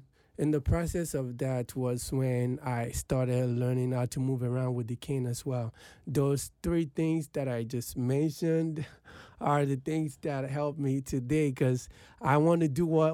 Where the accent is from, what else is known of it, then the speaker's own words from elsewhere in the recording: Lagos, Nigeria; now in Abuja, Nigeria; I grew up in Oluwole, Lagos, Nigeria, Ogba. There, it's a competition.